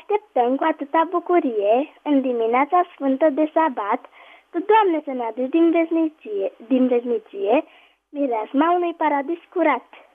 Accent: Roșiori de Vede, Teleorman, Romania; din Roșeri de Vede și vreau să spun o poezie.

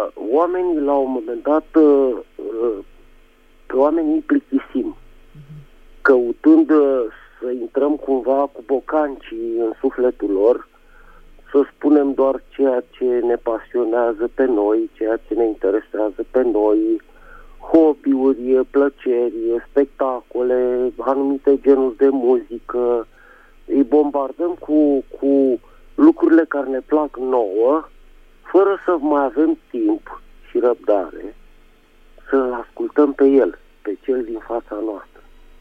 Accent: Bucharest, Romania; din București.

